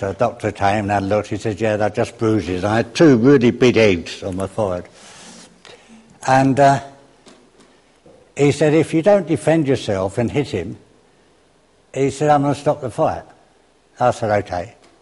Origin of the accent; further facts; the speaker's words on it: London, United Kingdom; I can remember growing up in the East End, and there were gangs.